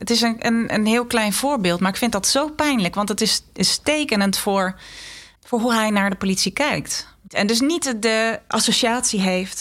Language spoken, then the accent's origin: Dutch; Friesland, Netherlands; Waar ik opgegroeid ben in Friesland